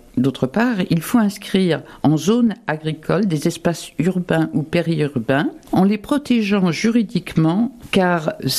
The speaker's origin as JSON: {"language": "French", "region": "Bourgogne-Franche-Comté", "country": "France", "said": "Et chez nous, dans la Nièvre, Nevers"}